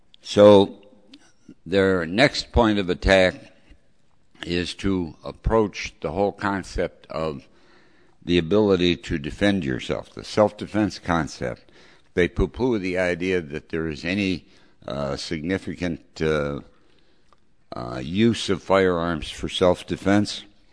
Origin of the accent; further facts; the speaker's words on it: New York, United States; including, I'm ashamed to say, my home state of New York